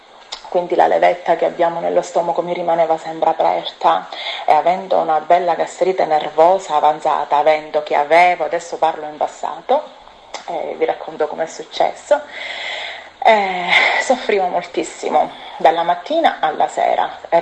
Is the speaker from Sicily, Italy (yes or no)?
yes; Casteltermini, Sicily, Italy; Sono da Castel Termini e frequento la chiesa, la parola della fede, dove ministra il pastore Mario Cozzi.